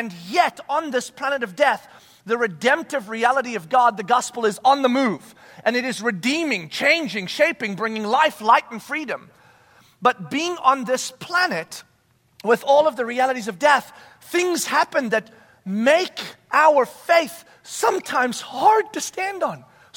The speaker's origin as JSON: {"language": "English", "country": "South Africa", "tie": "born there", "moved": "yes", "said": "Not because I was born in South Africa. Never saw a lion until after I moved here and then went back for safari, right?"}